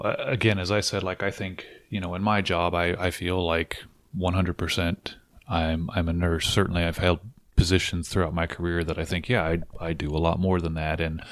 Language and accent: English; California, United States; moved away; I came from California. I work in Massachusetts, but live in Rhode Island.